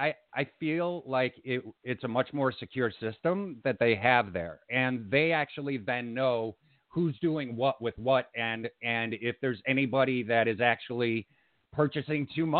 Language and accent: English; Chicago, Illinois, United States; And I was raised in Illinois, and I was raised in Chicago. So I've seen it my whole life.